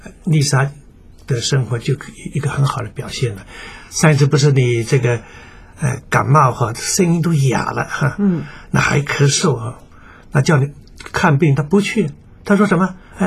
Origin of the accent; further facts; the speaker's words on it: China; 我们中国人讲孝顺啊